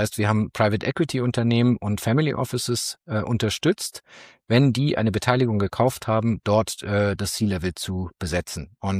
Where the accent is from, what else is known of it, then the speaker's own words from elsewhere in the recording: Munich, Bavaria, Germany; now in Hamburg, Germany; Ich komme ursprünglich aus München, ich lebe in Hamburg, habe meine Karriere in München bei einer inhabergeführten Mittelstandsberatung gestartet